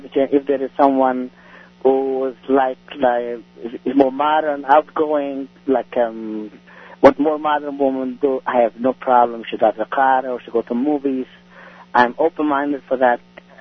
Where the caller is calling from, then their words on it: Brooklyn, New York, United States; I'm calling from Brooklyn.